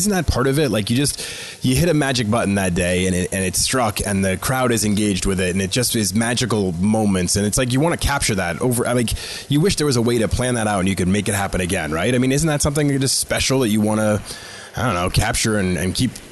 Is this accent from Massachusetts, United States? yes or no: yes; Boston, Massachusetts, United States; So I'm originally from Boston, which means I am an obnoxious Boston sports fan.